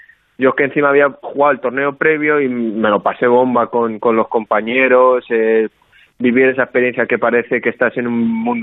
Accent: Madrid, Community of Madrid, Spain; born there; yo soy nacido en España, en Madrid, mi padre lleva muchísimos años en Madrid, uh-huh, en España. Y sí, todos mis hermanos también han nacido en Madrid.

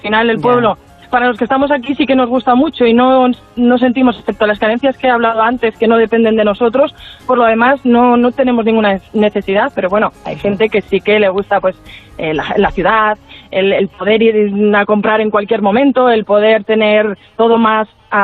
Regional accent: Cantalpino, Castile and León, Spain; Yo siempre he sido mucho de mi pueblo, sí.

